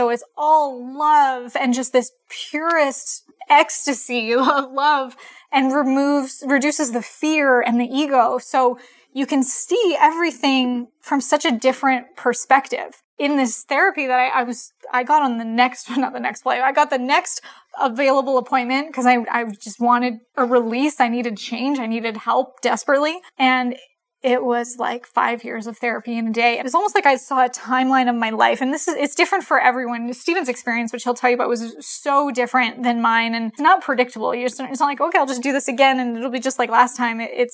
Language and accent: English; Canada; I'm from Canada, and Canada marijuana is legal